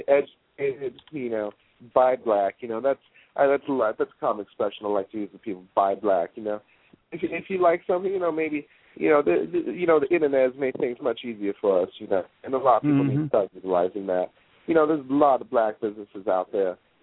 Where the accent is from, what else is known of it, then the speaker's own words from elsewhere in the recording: Brooklyn, New York, United States; Yeah, I'm from Brooklyn.